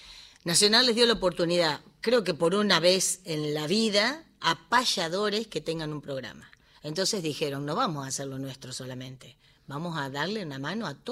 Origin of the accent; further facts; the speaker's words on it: Cañuelas, Buenos Aires Province, Argentina; cuando yo vuelvo para Cañuelas, que no sé si te dije que soy de Cañuelas.